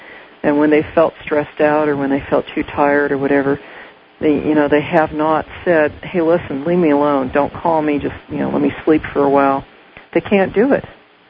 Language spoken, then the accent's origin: English; West Coast, United States; I mean, I kind of know it's like that, you know, in a lot of places, but I grew up on the West Coast, so I'm used to people being open and going, hey, let's try this out